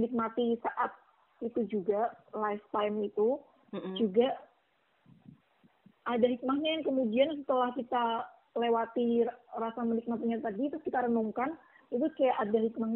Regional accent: Semarang, Central Java, Indonesia; also born or lived in Jakarta; now in North Maluku, Indonesia; kalau aku dari kecil tuh kan tinggalnya di Semarang, terus kuliahnya di Jakarta. Jadi beneran yang melulu kota kayak gitu. Terus sekarang tinggalnya di Maluku Utara

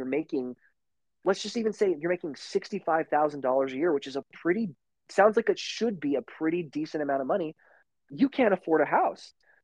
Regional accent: United States; But it really breaks my heart as an American. And this is the only country I'm ever going to live in.

